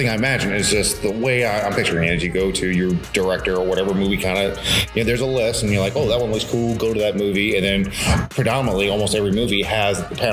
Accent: New Jersey, United States; Yeah, that's why I'm from Jersey.

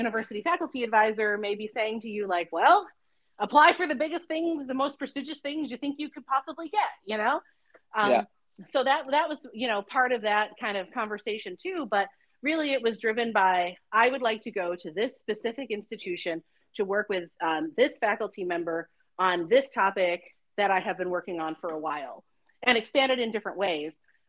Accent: New York, United States; In fact, I had only ever been to Canada, but I'm from Western New York.

